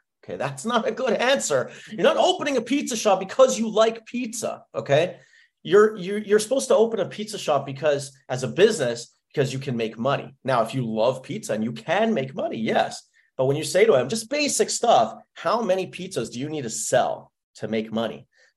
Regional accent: Canada; I don't know if that's a Canadian word, I'm from Canada, but we got hosed.

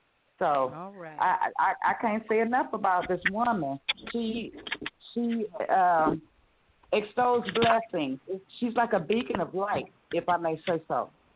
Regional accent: Detroit, Michigan, United States; I'm from Detroit.

